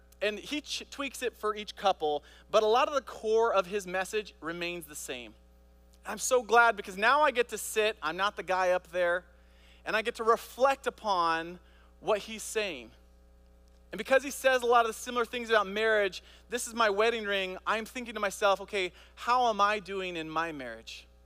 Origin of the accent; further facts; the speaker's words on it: Papua New Guinea; I grew up in Papua New Guinea, and there was the 4A tribe, which is over a mountain pass from where we lived.